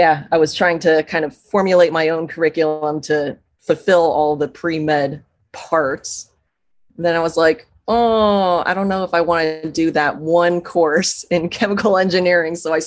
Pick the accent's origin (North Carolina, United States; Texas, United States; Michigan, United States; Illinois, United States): Illinois, United States; Chicago; So I was born and raised in Chicago, pretty much like the center of Chicago. So not a suburb. So I went to elementary school and high school in Chicago.